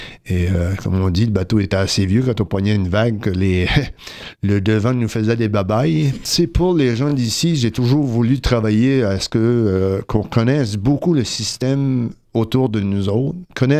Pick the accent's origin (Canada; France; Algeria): Canada; Grande-Entrée, Quebec; Disons que je suis né à Grande-Entrée entre deux baies et la main du côté du nord et la main du côté du sud.